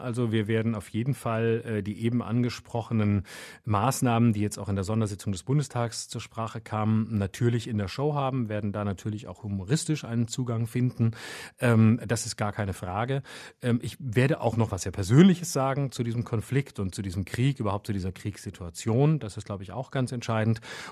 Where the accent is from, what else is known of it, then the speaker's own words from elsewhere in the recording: Rhineland, Germany; Jetzt mag man als Rheinländer sagen, was ist das für ein Klischee, aber das ist meine Meinung zum Karneval.